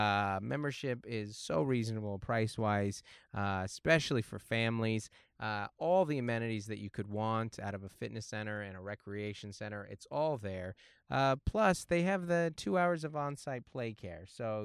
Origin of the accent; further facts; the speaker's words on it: Seattle, Washington, United States; So growing up in Seattle, it's not cold. It's rainy, but it doesn't get cold.